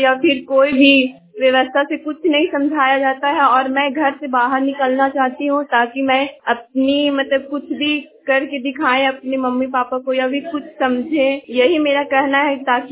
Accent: Kharendi, Jharkhand, India; मेरा गांव खरेंदी है, पोस्ट हथुआ, जिला चतरा, थाना चतरा। मैं एक किशोरी लड़की हूँ

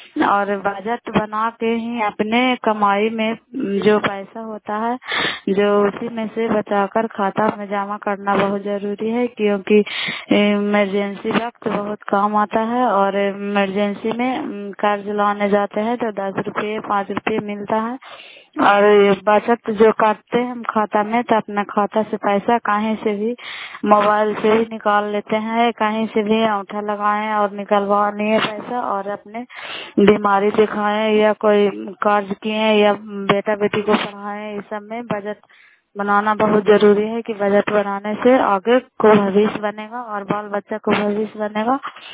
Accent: Bihar, India; नालंदा जिला कराय ब्लॉक की निवासी हूँ।

